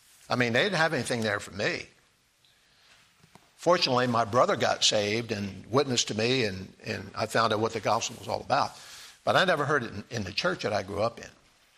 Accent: Delaware, United States; now we weren't in the same church because she was from Maryland, I'm from Delaware

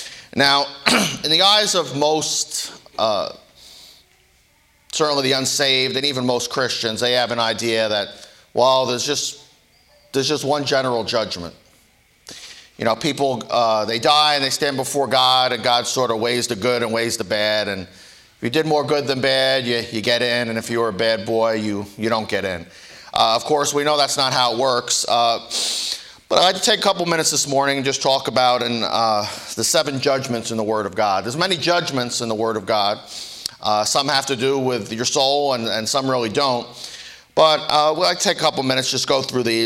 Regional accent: New York, United States; so I say, well, I talk pretty fast because I'm from New York.

